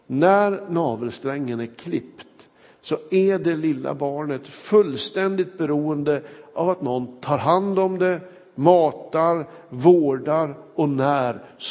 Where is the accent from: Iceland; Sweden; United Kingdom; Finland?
Sweden; Kramfors, Västernorrland County; När jag var hemma i min hembygd Kramfors för en tid sedan